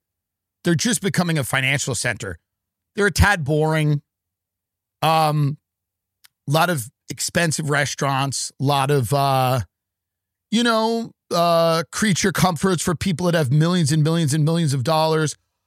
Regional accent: Long Island, New York, United States; And I always take a lot of pride in being from New York, even though I'm from Long Island, sort of a pig pen adjacent to New York.

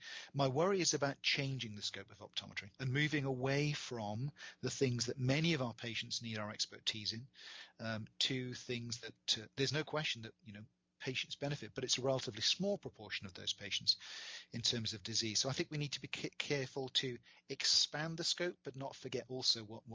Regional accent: Wales, United Kingdom; moved away as an adult; I'm still very Welsh, so I was born in Wales. If someone asks me where home is still Wales, even though I left Wales when I was 20. So 35 years ago I left Wales, but it'll always be my home.

